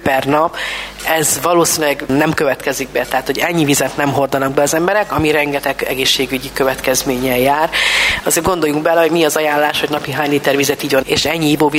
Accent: Sajószentpéter, Borsod-Abaúj-Zemplén, Hungary; ami egy szigeten van. Fecskeszög ez a neve, Sajószentpéteren van, és ott folyók és holtágak vesznek minket körül

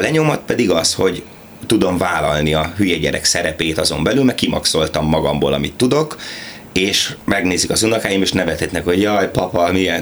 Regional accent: Veresegyház, Pest, Hungary; Veresegyházon nőttem föl, a bölcsőm. Én imádom azt a kisközség, nagyközség, város, most város a legújabb titulus. Hát ott oda jártam iskolába, általános iskolába, ott élnek a szüleim

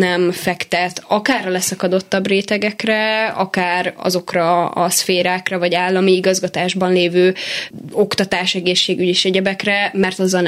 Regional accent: Hungary; Én vidéken nőttem föl egy kisebb faluba, és onnan mentem nagyobb városokba tanulni.

